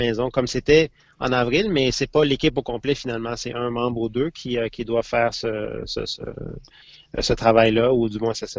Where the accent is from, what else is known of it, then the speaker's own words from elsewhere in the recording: Montreal, Quebec, Canada; moved away as an adult; now in Billund, Denmark; Oui, je suis de Montréal.